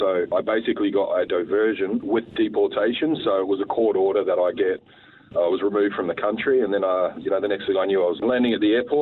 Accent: Sydney, New South Wales, Australia; Look, I was born in Sydney, Australia. A bit of an unusual upbringing. My father is from the United States and my mother's a Kiwi. They met in a discipleship training program in Texas and then moved to Australia

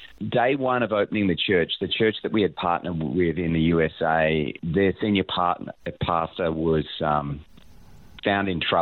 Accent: Sydney, New South Wales, Australia; also born or lived in Malaysia; I was born in Malaysia. My parents were over there as metallurgists, and then raised in Sydney. I've honestly got a pretty bland upbringing. I was born in Malaysia is the only cool part of the story. Raised in Sydney, went to a private school in Sydney

